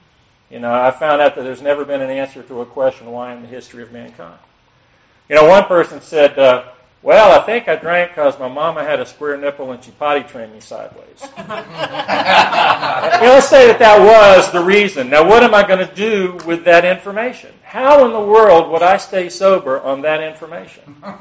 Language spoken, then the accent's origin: English; Atlanta, Georgia, United States; So I was born in Atlanta in Georgia Baptist Hospital back in 1955. I'm 62 years old. Get all the stats out of the way. I'm one of those rare natives